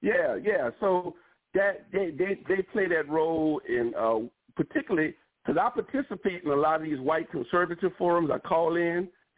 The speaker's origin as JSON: {"language": "English", "town": "New Orleans", "region": "Louisiana", "country": "United States", "said": "I'm from New Orleans, after all."}